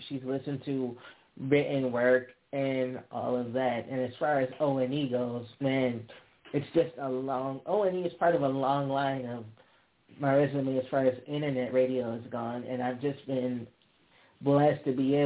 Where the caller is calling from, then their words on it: Buffalo, New York, United States; This is the man, the myth, the living legend, legendary from Buffalo, New York.